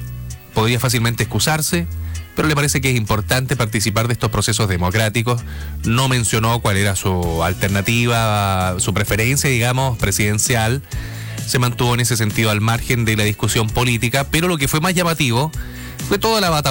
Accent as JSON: {"language": "Spanish", "country": "Chile", "said": "el proceso en sí tiene que ponernos orgullosos como chilenos."}